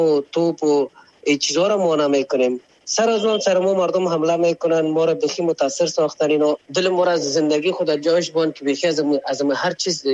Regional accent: Afghanistan; ما خو افغان هستیم

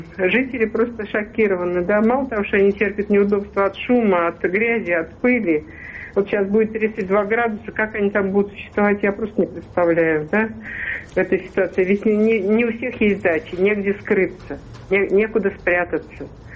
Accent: Moscow, Russia; Мы вообще, москвичи, привыкли к хорошему асфальту.

